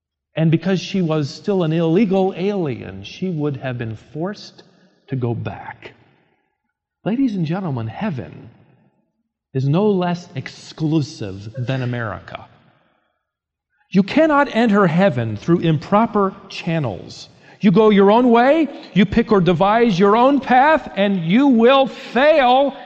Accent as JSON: {"language": "English", "region": "Minnesota", "country": "United States", "tie": "born there", "said": "Now, I can say this because I was born in Minnesota."}